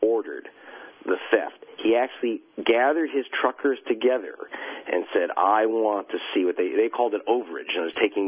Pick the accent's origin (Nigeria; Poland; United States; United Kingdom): United Kingdom; And in Britain, and you can hear from my accent, it's the only place I can get this information out.